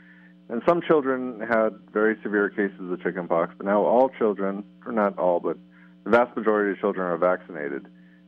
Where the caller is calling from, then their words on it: Arizona, United States; Hi, I'm from Arizona, and my question is about childhood illnesses.